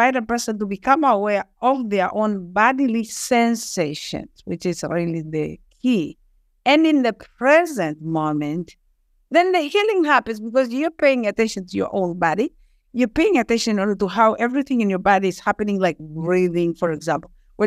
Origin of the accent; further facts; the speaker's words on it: Kilimanjaro, Tanzania; English is a second language; I was born and raised in Tanzania on the slopes of the mountain Kilimanjaro. Beautiful place.